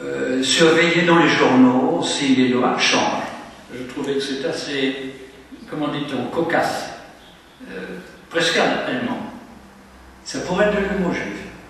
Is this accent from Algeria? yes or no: no; France; J'ai un peu dit, je suis français, je ne viens pas souvent